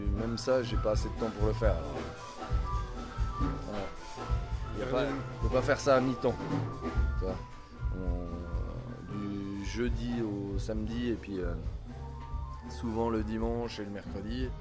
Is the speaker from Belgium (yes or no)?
no; Besançon, Bourgogne-Franche-Comté, France; J'ai pu le faire à Besançon parce que je suis de Besançon.